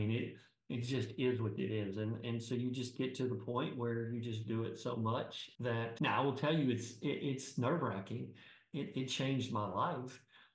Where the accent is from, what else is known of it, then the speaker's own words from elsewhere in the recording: Tennessee, United States; Well, so I grew up in East Tennessee and went to the University of Tennessee.